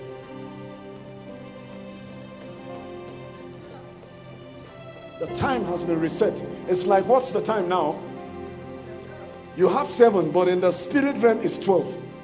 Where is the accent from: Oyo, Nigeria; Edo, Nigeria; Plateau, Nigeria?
Plateau, Nigeria; I'm from Plateau.